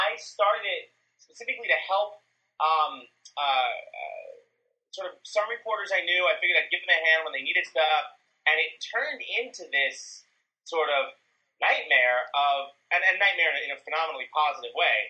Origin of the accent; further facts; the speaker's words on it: New York, United States; now in Dayton, United States; I think it's funny. I'm from New York. So everything, whenever I describe any city outside of New York, it always starts with smaller.